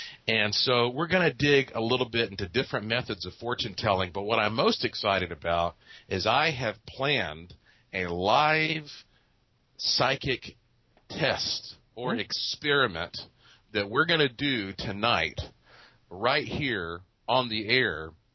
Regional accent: Asheville, North Carolina, United States; Of course, I was born and raised in Asheville.

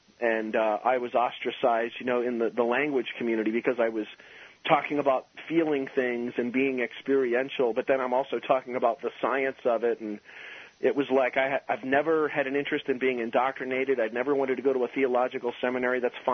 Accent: New Jersey, United States; I was born in New Jersey, South Jersey, like basically right across the river from Philadelphia, and I grew up in a pretty small farm town that's now basically just a suburb

